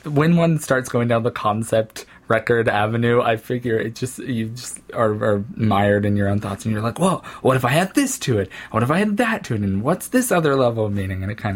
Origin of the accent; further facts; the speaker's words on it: Ohio, United States; moved away as an adult; now in Seattle, United States; I was about to move from Ohio to Seattle, and I was coming to terms with leaving my hometown and moving to a place entirely not where I'm from.